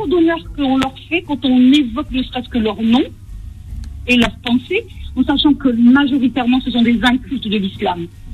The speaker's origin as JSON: {"language": "French", "country": "France", "tie": "born or raised there", "also_born_or_lived": "Algeria", "said": "Aussi, c'est mon pays de naissance. J'ai grandi en France, mais je suis née en Algérie."}